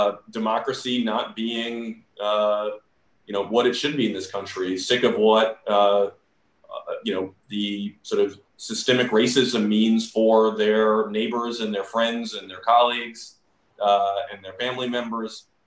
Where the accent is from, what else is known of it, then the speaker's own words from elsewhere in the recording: the South, United States; And you know, look, growing up in the South